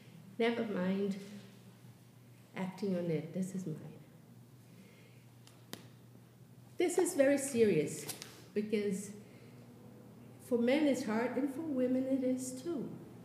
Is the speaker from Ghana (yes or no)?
no; Brazil; now in Boston, United States; forget about Rio de Janeiro, which is, I came from Brazil. Over there, the thing is worse.